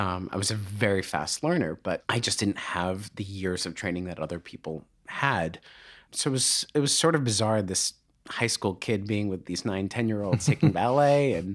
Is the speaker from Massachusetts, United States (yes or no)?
yes; Boston, Massachusetts, United States; So I grew up just outside of Boston. And for whatever reason, I just wanted to dance.